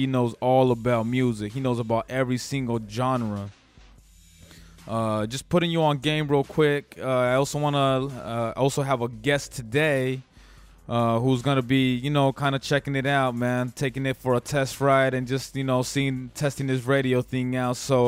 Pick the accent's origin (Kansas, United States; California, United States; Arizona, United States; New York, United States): California, United States; Chowchilla; I am from the Fresno area. More specifically, I'm from Chowchilla, California.